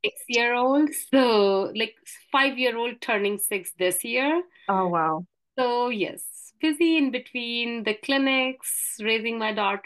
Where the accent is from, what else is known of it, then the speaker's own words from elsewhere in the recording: India; now in Canada; But I grew up in India. I studied in India. Grew up in a typical South Asian family